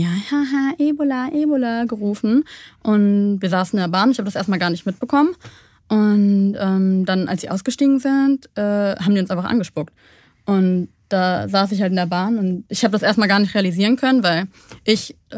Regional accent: Cologne, North Rhine-Westphalia, Germany; Also Deutschland oder Köln ist meine Heimat, aber auch Eritrea hat noch so ein Stück Herz von mir. Das fühle ich mich auch sehr eng verbunden zu.

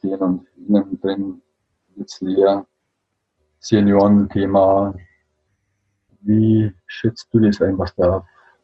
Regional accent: Regensburg, Bavaria, Germany; also hier in Bayern, ich komme aus Regensburg

